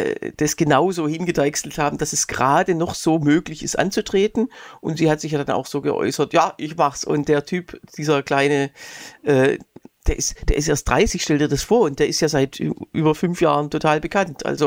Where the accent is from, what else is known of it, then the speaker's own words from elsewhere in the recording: Öhringen, Baden-Württemberg, Germany; Am 4. Juli war ich bei uns in Öhringen